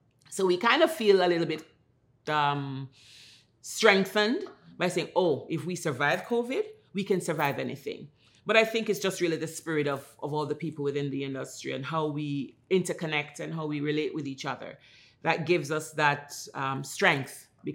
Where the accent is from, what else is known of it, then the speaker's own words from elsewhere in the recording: Jamaica; I'm Jamaican. My colleagues are all, a lot of them are Caribbean people. We're island people.